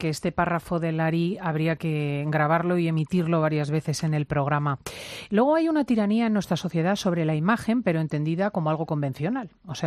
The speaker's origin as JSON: {"language": "Spanish", "country": "Spain", "said": "Somos naturales los españoles al tratar, digamos, las discapacidades o las limitaciones o las formas distintas de ser de los otros"}